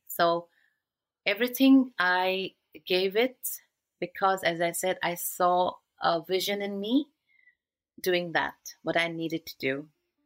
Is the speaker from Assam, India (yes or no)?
yes; Guwahati, Assam, India; moved away as an adult; also born or lived in Mumbai / Dubai; now in Canada; I am born and raised in Assam, Guwahati, and did my further studies in Mumbai, and then came to Dubai, and then further onwards to Canada for my work purpose.